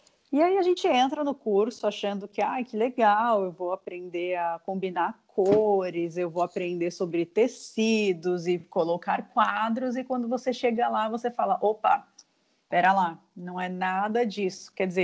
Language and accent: Portuguese; São Paulo, Brazil; now in Florianópolis, Brazil; capital. Vim para Florianópolis em 2012